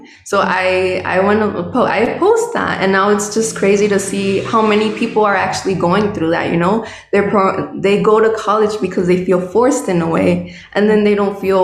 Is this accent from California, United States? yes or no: yes; Los Angeles, California, United States; I'm from LA. So yeah, same thing. But my parents are Mexican. So it is kind of really similar, first generation.